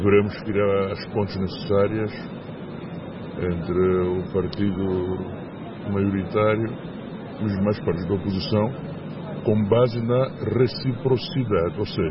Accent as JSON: {"language": "Portuguese", "country": "Angola", "said": "Eu sou angolano e também sou consumidor."}